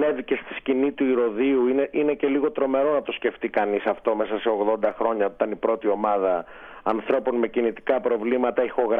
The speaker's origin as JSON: {"language": "Greek", "region": "Crete", "country": "Greece", "said": "θυμηθήκαμε ότι είμαστε και δύο από την Κρήτη"}